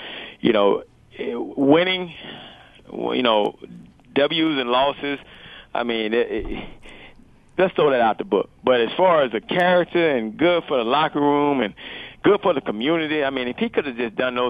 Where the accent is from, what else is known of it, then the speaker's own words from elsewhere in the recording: Ocala, Florida, United States; And I grew up in Ocala, Gainesville, and I didn't like the Dolphins.